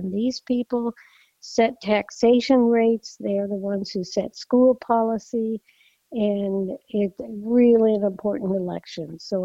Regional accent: Nebraska, United States; And I grew up in Nebraska, and we did not get to vote until we were 21.

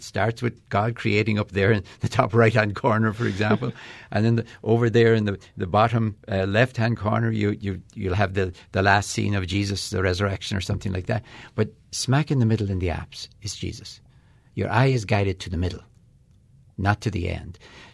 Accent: Florida, United States; I don't know, I'm from Florida, so maybe Disney World.

